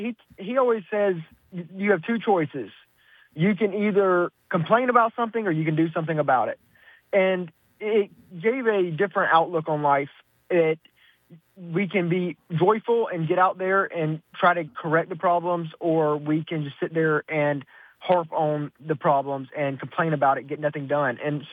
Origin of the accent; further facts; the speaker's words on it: Montgomery, Alabama, United States; So today I'm in Dothan, but I am from Montgomery. That's where I grew up